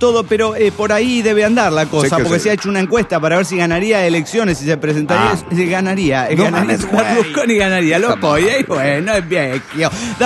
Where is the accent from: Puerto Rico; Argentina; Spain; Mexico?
Mexico; Mexico City; del DF Mexicano.